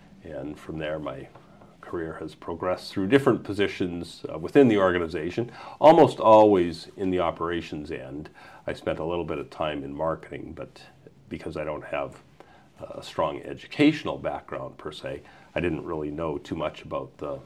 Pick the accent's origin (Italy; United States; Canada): Canada; Regina, Saskatchewan; So I started probably when I was younger than you are now. I started in high school. I grew up in Regina